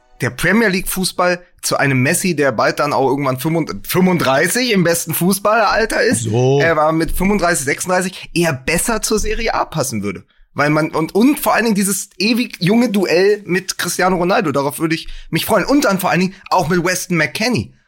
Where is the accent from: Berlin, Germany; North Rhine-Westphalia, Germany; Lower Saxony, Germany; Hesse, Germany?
Berlin, Germany; ich bin als Berliner mit dem ICE mehrfach ins Ruhrgebiet gefahren